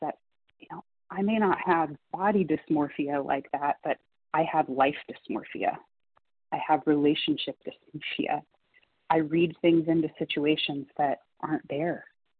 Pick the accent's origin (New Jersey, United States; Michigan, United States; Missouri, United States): Michigan, United States; I'm from Michigan.